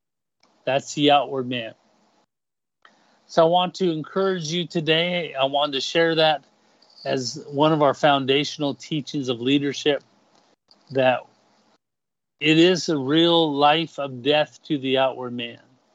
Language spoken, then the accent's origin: English; United States; now in Canada; I'm American. I have a right. I'm a Canadian now.